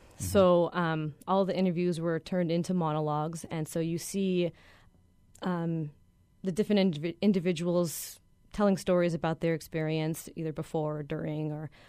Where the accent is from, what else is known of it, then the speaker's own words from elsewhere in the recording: Los Angeles, California, United States; I grew up in Los Angeles, yes, yes. And I was in elementary school when the riots broke out.